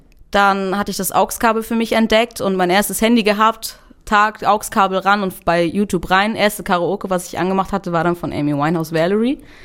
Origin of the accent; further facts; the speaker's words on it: Germany; Allein schon wegen, ich komme aus Deutschland, trage einen kurdischen Namen.